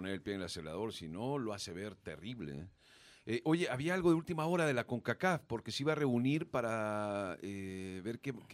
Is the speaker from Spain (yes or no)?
no; El Salvador; aunque nos duela como salvadoreños